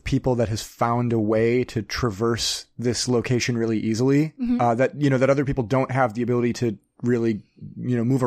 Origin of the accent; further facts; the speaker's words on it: Midwest, United States; So growing up in the Midwest here